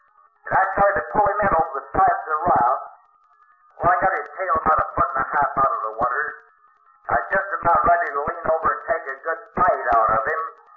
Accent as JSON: {"language": "English", "region": "California", "country": "United States", "said": "Of course, I'm from California."}